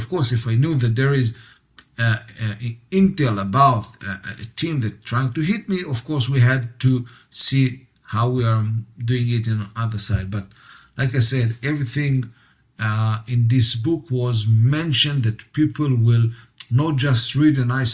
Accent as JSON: {"language": "English", "country": "Israel", "second_language": "English", "said": "I'm from Israel, you are from Germany."}